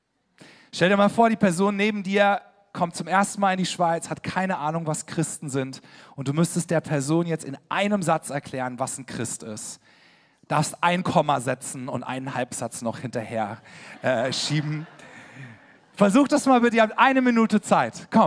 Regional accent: Karlsruhe, Baden-Württemberg, Germany; ich komme aus Karlsruhe

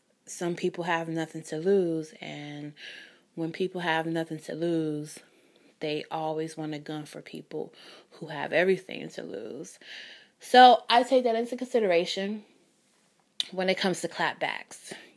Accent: Chicago, Illinois, United States; And he's from Chicago. I'm from Chicago.

